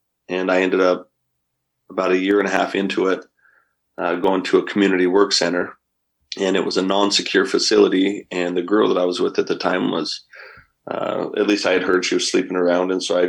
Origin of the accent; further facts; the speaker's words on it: Idaho, United States; I was raised up here in North Idaho, had a great, very successful family